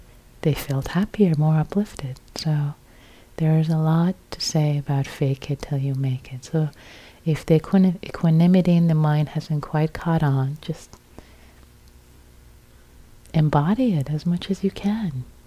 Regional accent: Iran; I was born and raised in Iran, a Muslim country, by a Muslim family, and I was Muslim before.

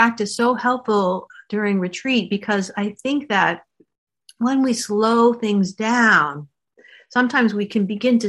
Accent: Ireland; I'm Irish. I should be having these baked potatoes.

